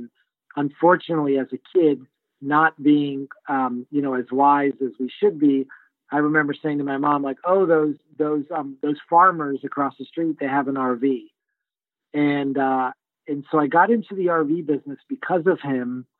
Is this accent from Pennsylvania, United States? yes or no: no; Miami, Florida, United States; I grew up in South Florida, Miami, and I'm definitely a Miami guy.